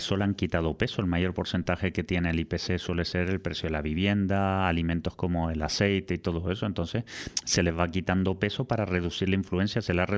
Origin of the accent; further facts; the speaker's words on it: Puerto de la Cruz, Canary Islands, Spain; Yo soy el Puerto de la Cruz, me crié aquí, he nacido aquí y trabajo gran parte de mi tiempo aquí